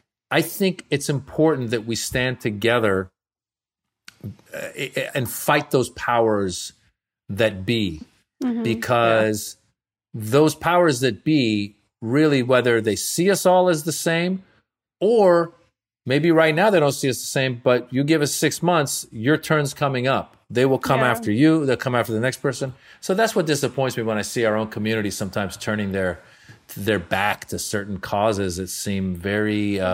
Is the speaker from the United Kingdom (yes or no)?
no; Iran; now in United States; when we came from Iran in the early 80s to America and the hostage situation happened, it was totally illogical, but they would beat up us Iranians who had fled Iran